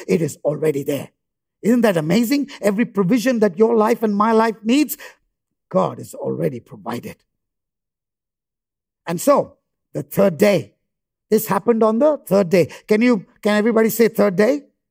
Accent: Bihar, India; we come from India. A lot of farming is done in India. And I come from a farming background in a in a state from Bihar.

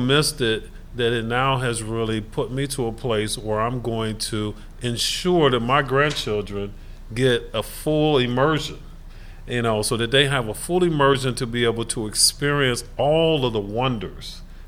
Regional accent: Cincinnati, Ohio, United States; I'm born and raised in Cincinnati, love it. This is a great community

